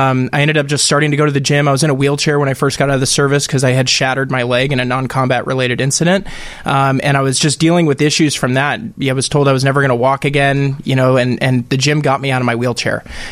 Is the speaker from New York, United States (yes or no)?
no; Beaverton, Oregon, United States; I grew up in Beaverton, Oregon, Nike Town, USA.